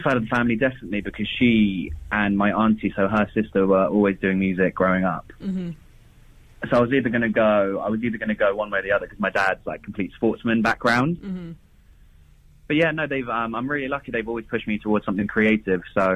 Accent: Mombasa, Mombasa County, Kenya; So I was born and raised in Mombasa, Kenya, so East Africa.

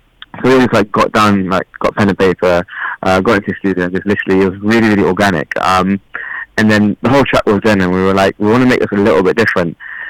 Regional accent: Coventry, West Midlands, United Kingdom; I'm from Coventry as well, by the way, not London.

